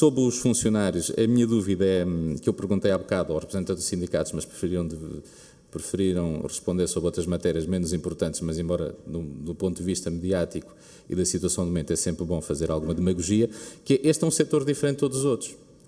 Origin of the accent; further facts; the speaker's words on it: Portugal; Não, sou de Portugal.